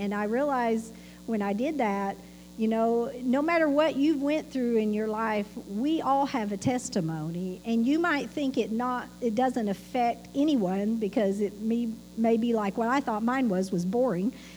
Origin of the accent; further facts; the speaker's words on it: Idaho, United States; born there; But I was born on March 29th, 1971, way up in northern Idaho.